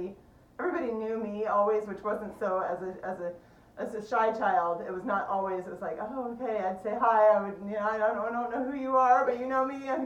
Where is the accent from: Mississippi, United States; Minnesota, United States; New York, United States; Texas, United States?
Minnesota, United States; born there; I was born in Minnesota, and have all kinds of family back there. Was adopted by my parents.